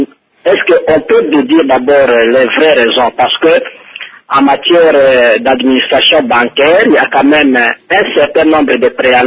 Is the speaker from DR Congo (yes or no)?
yes; Bandundu, DR Congo; moi je suis de Bandundu, je connais un peu les problèmes de Bandundu